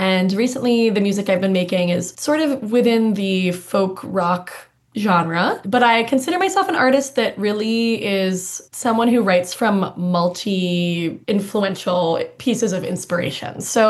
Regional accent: Edmonton, Alberta, Canada; also born or lived in Banff; And I grew up largely in Edmonton, but as a kid, I lived in Banff, right on Tunnel Mountain as well, for some of my formative years

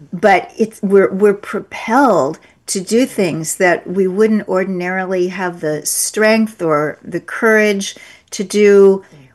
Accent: Kansas City, Missouri, United States; at a livestock and horse show in Kansas City, my hometown.

